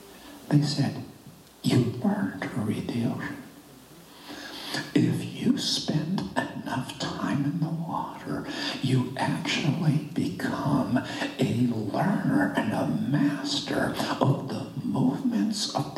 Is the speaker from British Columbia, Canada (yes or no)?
yes; British Columbia, Canada; Pentecostal Assemblies of Canada, actually, Tom, West Coast, British Columbia. I was born in Canada. And so if you want to talk about, you know, uptight, I was not only Canadian, I'm German. You know, stock.